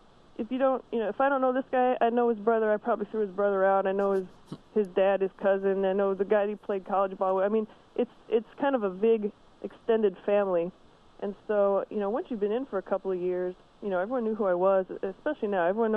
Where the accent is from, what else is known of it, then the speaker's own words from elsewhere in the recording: Quad Cities, United States; Well, I grew up in the Quad Cities and still live there.